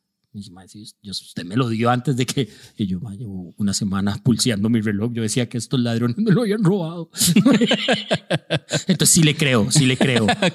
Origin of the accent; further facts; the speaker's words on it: Alajuelita, San José, Costa Rica; en la clínica soy de Alajuelita, por aquello, para que entiendan.